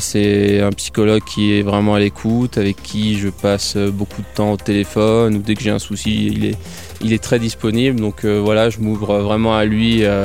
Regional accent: Auvergne-Rhône-Alpes, France; Oui, moi, je suis de la montagne, je suis de Haute-Savoie, donc je suis très à l'aise ici.

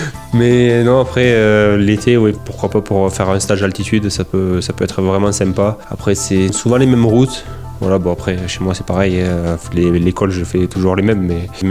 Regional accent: Pyrenees, France; Moi, je suis des Pyrénées. Du coup, je viens rarement dans les Alpes parce que j'ai quand même tous les cols qui sont à proximité de chez moi.

